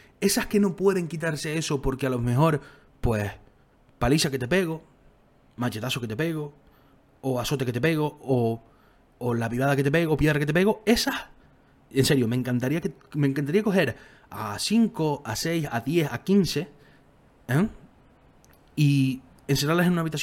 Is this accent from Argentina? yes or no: no; Spain; pero claro, como somos españoles, cultura patriarcal, no sé qué